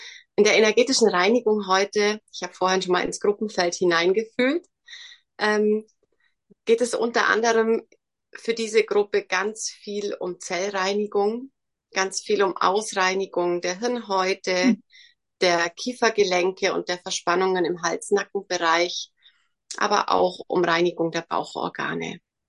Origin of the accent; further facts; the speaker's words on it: Bavaria, Germany; Ich komme aus dem Allgäu, bin Mama von zwei wundervollen Kindern.